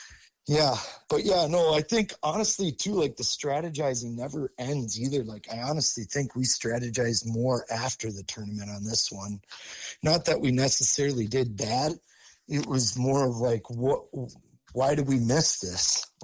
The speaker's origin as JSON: {"language": "English", "region": "Minnesota", "country": "United States", "tie": "born or raised there", "said": "kind of bring our knowledge, us growing up in Minnesota, more Mississippi River."}